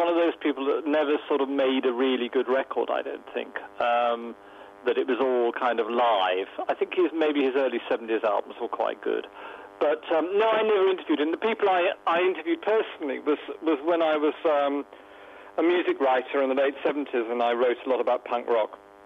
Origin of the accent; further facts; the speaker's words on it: Wales, United Kingdom; No, I'm from North Wales.